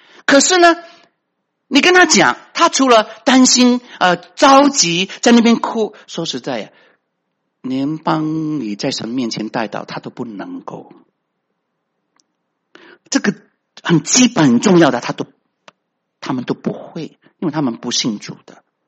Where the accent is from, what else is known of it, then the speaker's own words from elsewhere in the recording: China; 我们中国人怎么说啊？血浓于水是什么意思啊？